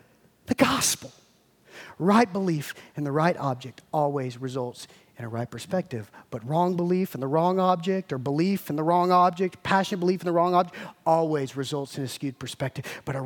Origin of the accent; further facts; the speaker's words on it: Macon, Georgia, United States; I grew up in Macon, Georgia, and true story about Macon, Georgia